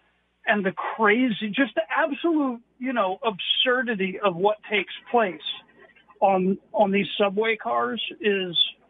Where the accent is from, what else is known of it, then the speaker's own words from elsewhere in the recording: New York, United States; I'm originally from New York. My wife is from Tampa.